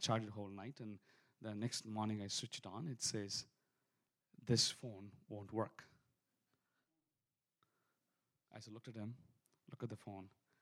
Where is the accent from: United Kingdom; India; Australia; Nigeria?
India; now in Siloam Springs, United States; and I'm an Indian in Siloam Springs going to the cops for the first time.